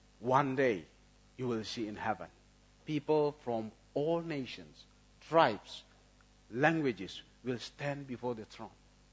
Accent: Indonesia; English is a second language; I'm coming from Indonesia. Indonesia is a big land, and we call that from Sabang to Merauke, from Sangir Talaut to Roti or Rote Islands.

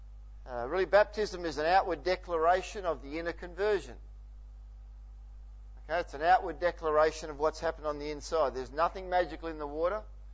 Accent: Harvey, Western Australia, Australia; I grew up in Harvey, a little country town, and was part of a Church of Christ there

